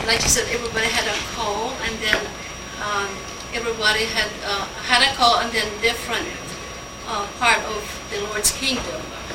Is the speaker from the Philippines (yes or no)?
yes; Philippines; Okay, I'm from the Philippines, and I had faced so much hurts.